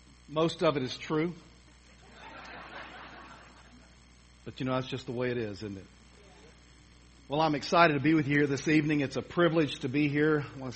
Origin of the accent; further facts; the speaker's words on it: Little Rock, Arkansas, United States; I started out in my hometown, obviously, of Little Rock